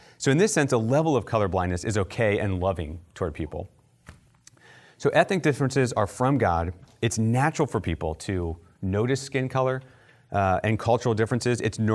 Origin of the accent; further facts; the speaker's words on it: Maryland, United States; But when someone asks me where I grew up and I say I grew up outside of Baltimore